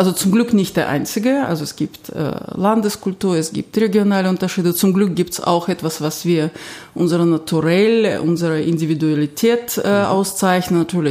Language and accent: German; Kaluga, Kaluga Oblast, Russia; German is a second language; moved away as an adult; now in Germany; man hört es in meinem Akzent. Ich komme aus Russland, aus einer kleinen Stadt in der Nähe von Moskau namens Kaluga. Also ich bin seit 20 Jahren in Deutschland